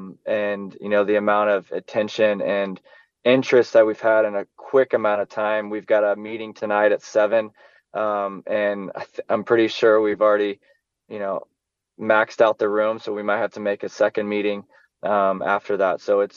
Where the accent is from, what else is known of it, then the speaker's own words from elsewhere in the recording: Houston, Texas, United States; give them the opportunities that we had growing up in the Houston area.